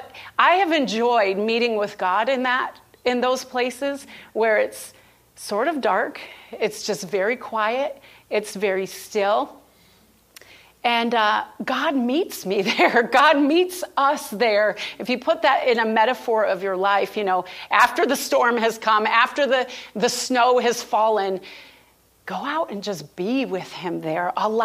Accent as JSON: {"language": "English", "region": "New York", "country": "United States", "said": "But I'm a New York girl, not New York City. I'm so not New York City, but I'm from New York State, and it snows a lot there."}